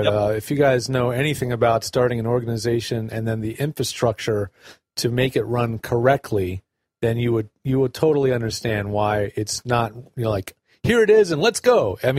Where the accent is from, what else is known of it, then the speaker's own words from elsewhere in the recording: Pennsylvania, United States; Well, I went to Virginia Tech, but I grew up in Pennsylvania.